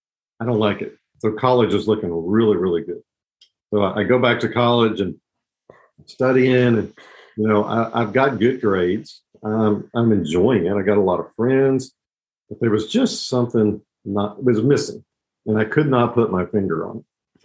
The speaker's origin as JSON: {"language": "English", "town": "Houston", "region": "Texas", "country": "United States", "tie": "born or raised there", "said": "And I grew up in Houston, Texas."}